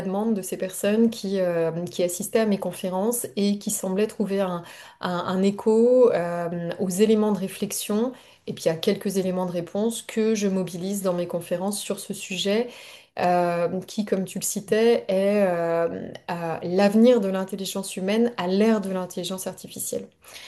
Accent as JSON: {"language": "French", "region": "Brittany", "country": "France", "moved": "yes", "lives_now": "Montreal, Canada", "said": "Moi, je suis originaire de la Bretagne parce que comme vous l'entendez ou comme vont l'entendre les auditeurs, puis ça s'entend très rapidement lorsqu'on vit au Québec, je suis française. Mais effectivement, aujourd'hui, je vis au Canada et plus précisément à Montréal, au Québec, depuis 6 ans."}